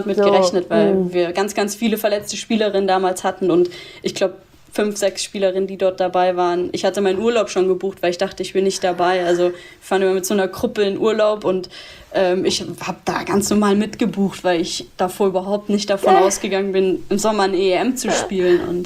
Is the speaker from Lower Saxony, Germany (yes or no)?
no; Würzburg, Bavaria, Germany; born there; also born or lived in Munich / Freiburg; now in Cologne, Germany; weil da ist es egal, ob ich irgendwie in Würzburg, wo ich geboren bin, ob das dann in München war, ob es in Freiburg ist, ob es jetzt in Köln ist